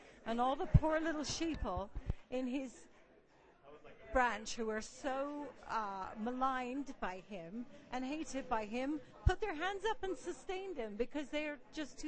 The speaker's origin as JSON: {"language": "English", "town": "Edmonton", "region": "Alberta", "country": "Canada", "said": "from Edmonton, Alberta, Canada."}